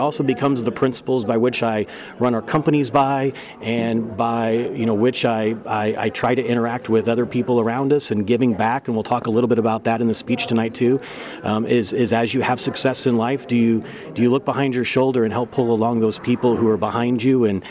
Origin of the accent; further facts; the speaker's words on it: Moberly, Missouri, United States; I have fond memories of growing up in Moberly. I think it was a fantastic childhood for me.